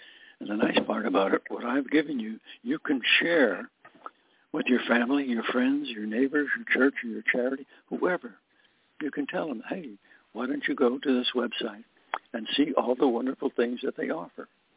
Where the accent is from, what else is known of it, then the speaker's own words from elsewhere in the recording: Scranton, Pennsylvania, United States; he went to college at Mansfield University in Pennsylvania, kind of near my hometown, it was Scranton.